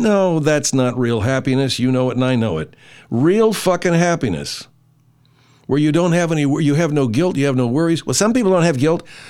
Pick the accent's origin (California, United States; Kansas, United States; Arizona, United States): California, United States; Arcadia; I grew up in Arcadia. I learned to drive in that fucking parking lot at Santa Anita Racetrack.